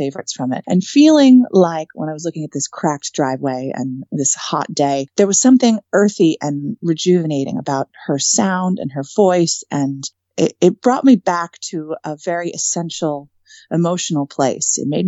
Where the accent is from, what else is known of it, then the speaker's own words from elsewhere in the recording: New York City, New York, United States; I was living in New York City at the time, which I love New York. It's my hometown, but it's a sort of dog eat dog kind of music scene.